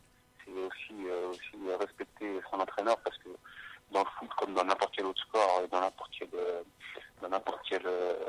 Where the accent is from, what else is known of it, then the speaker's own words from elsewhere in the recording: Le Havre, Normandy, France; je suis originaire du Havre, qui est en Haute-Normandie.